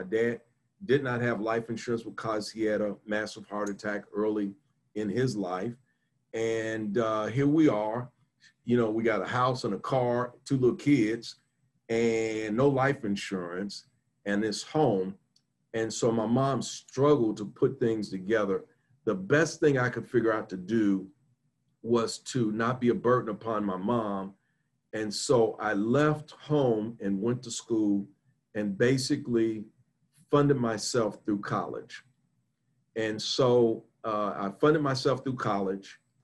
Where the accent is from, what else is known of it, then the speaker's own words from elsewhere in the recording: Chicago, Illinois, United States; I grew up here in United States in Chicago, Illinois, and I grew up in a traditional home.